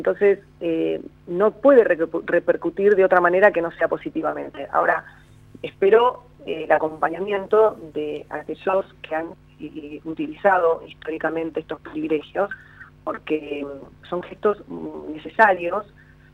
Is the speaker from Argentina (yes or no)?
yes; Argentina; yo también me considero una argentina